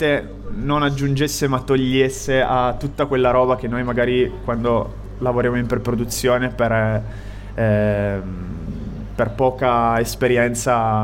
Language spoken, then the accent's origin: Italian; Mondovì, Piedmont, Italy; Diciamo che sono tutti delle mie parti. Io sono di Mondovì e ci conosciamo da anni.